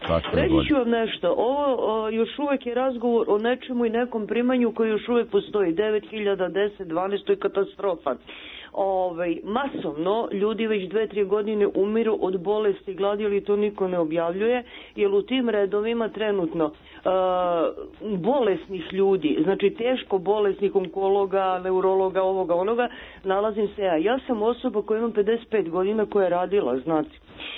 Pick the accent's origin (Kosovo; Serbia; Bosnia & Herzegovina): Serbia; Belgrade; Ja sam, znači, Beograđanka, Srpkinja sa 55 godina